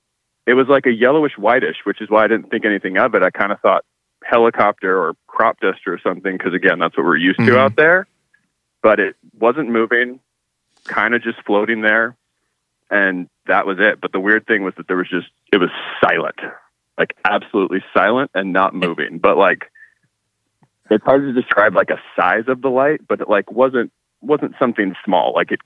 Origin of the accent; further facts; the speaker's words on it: California, United States; So I grew up in Northern California, kind of in between Lodi and Stockton, if you guys know where that is at all.